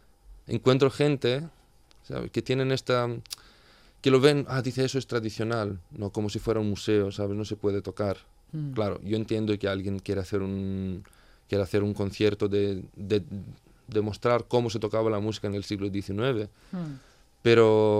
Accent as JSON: {"language": "Spanish", "country": "Greece", "second_language": "Spanish", "said": "en el grupo yo soy el único griego"}